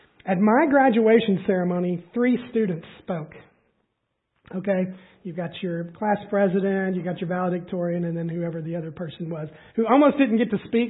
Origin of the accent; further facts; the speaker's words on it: Tennessee, United States; I come from East Tennessee, lots of kind of independent fundamental churches there, generations of those